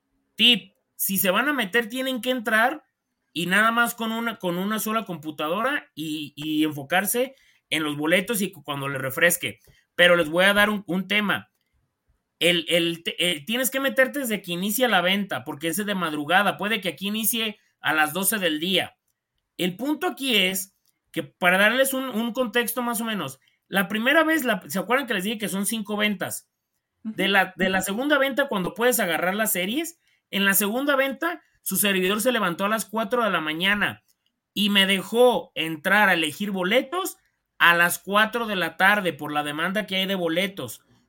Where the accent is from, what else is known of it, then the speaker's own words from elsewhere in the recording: Mexico; o sea, como nosotros mexicanos, Estados Unidos y Canadá, tienen una venta